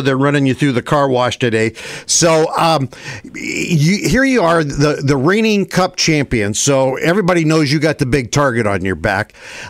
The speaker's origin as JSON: {"language": "English", "region": "Ohio", "country": "United States", "tie": "born there", "said": "I was born just outside Dayton, Ohio."}